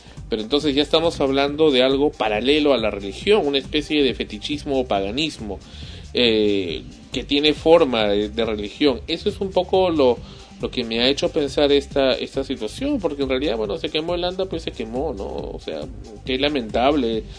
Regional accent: Barranco, Lima, Peru; he vivido desde mi niñez siempre en Barranco, que es cerca de Surco Pueblo

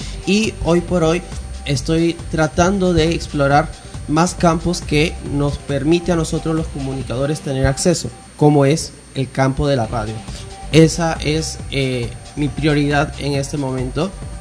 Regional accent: Trujillo, La Libertad, Peru; now in Lima, Peru; soy trujillano y tengo 13 años viviendo acá en Lima.

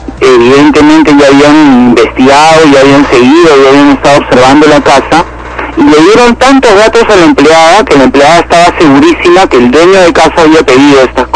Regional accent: Peru; es unirnos como peruanos

